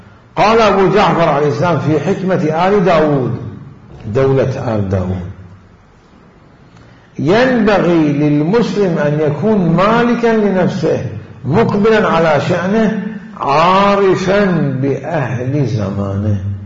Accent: Najaf, Najaf Governorate, Iraq; سألتني عن النجف وأزقتها وزواياها وأحداثها كواحد نجفي مصلصل.

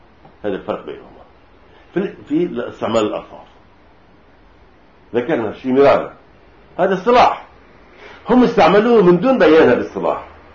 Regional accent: Lebanon; عندنا بلبنان من أصعب ما يكون من 30 سنة فقط

